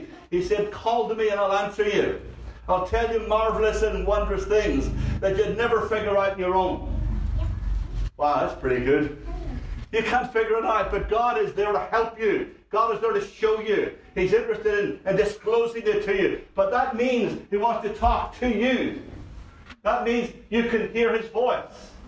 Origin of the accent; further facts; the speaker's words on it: Belfast, Northern Ireland, United Kingdom; I remember, obviously, I grew up in Belfast and grew up in the culture of our family, our large family